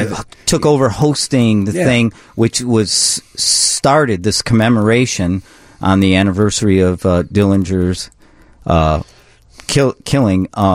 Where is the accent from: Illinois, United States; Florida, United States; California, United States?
Illinois, United States; Chicago; being a Chicagoan, native born Chicagoan growing up